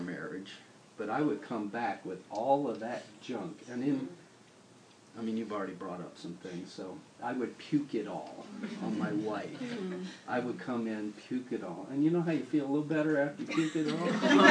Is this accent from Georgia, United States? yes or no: no; Baltimore, Maryland, United States; I'm a city boy, she's a city girl. I grew up in Baltimore, Maryland